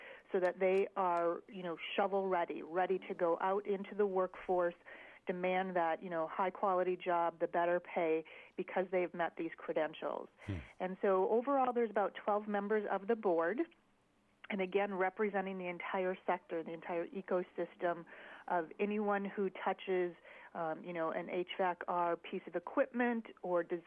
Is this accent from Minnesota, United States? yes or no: yes; Minnesota, United States; Originally from Minnesota, so it's nice to hear the accent. My accent will blend right in for your listeners this morning.